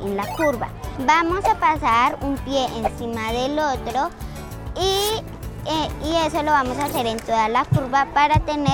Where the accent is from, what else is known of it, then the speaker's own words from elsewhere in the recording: Bogotá, Colombia; tengo 9 años, soy de Bogotá.